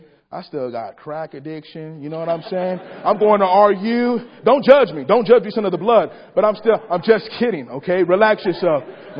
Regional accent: California, United States; I'm in Michigan, baby. This ain't California. Come on now. And so I can say that because I am from California.

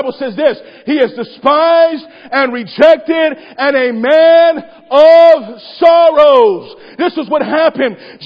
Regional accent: California, United States; I'm in Michigan, baby. This ain't California. Come on now. And so I can say that because I am from California.

